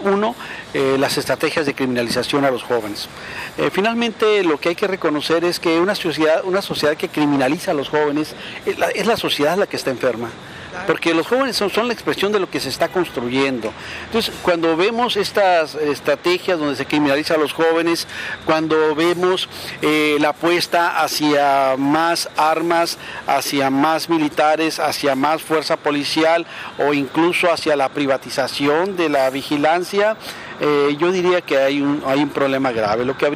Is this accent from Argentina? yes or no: no; Mexico; Sí, yo soy mexicano y jamás...